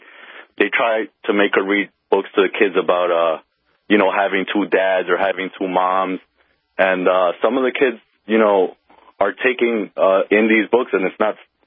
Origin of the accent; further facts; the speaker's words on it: New York City, New York, United States; Yeah, so I'm from New York City, which is pretty much, you know, the capital of political correctness.